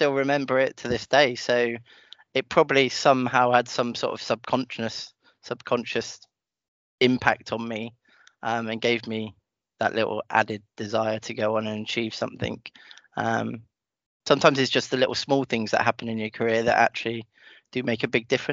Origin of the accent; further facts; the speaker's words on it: Bristol, South West England, United Kingdom; also born or lived in Guildford, United Kingdom; but my hometown is Bristol.